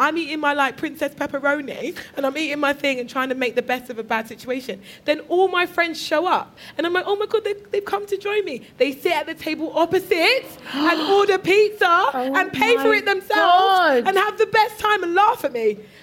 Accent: United Kingdom; when I go to Jamaica, because I'm from Britain

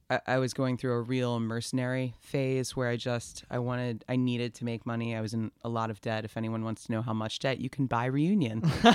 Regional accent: Atlanta, Georgia, United States; So I'm from Atlanta. I was born there, raised there.

